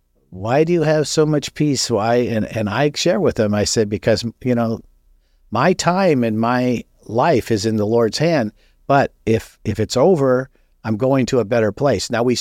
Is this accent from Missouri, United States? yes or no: no; Los Angeles, California, United States; I was raised in Los Angeles, and I didn't like the city.